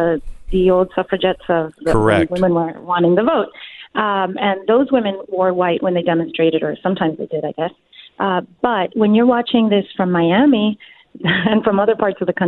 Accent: Mexico; I'm from Cuban parents. My parents are Cuban, and I grew up in Mexico.

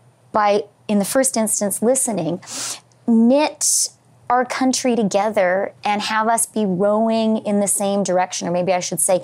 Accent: Alberta, Canada; I was born and raised in Alberta, but I didn't go to university there.

